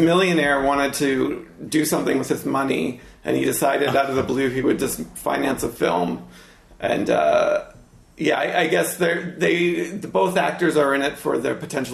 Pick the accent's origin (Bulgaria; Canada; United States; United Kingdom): Canada; I feel like it's been exciting as a Canadian watching his career going up and up and up.